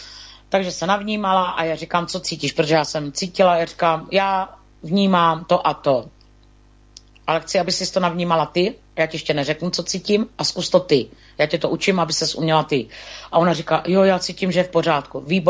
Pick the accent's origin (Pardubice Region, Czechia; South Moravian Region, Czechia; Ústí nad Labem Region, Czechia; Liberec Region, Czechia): South Moravian Region, Czechia; Přibice; Ale já si znovu vybavím svoje dětství tady v Přibicích u řeky